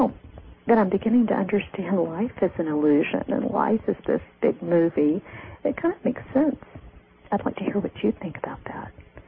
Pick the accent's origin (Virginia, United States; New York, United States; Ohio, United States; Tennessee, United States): Tennessee, United States; Memphis; born there; So here's mine. I was born in Memphis, Tennessee on August the 12th, 1960.